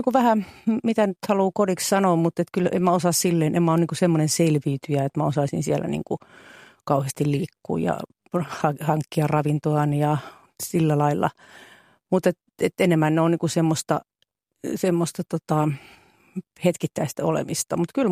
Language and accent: Finnish; Joensuu, North Karelia, Finland; mä oon kasvanut Joensuussa ja siellä oli kaupunkimetsiä silloin vielä hirveän hienoja kaupunkimetsiä lähellä niitä paikkoja, missä mä asuin parissakin eri paikassa.